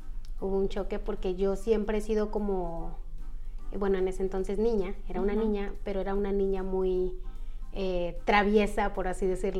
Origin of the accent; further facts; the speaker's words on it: Mexico; first language Mixtec; Spanish is a second language; mi lengua materna es el mixteco.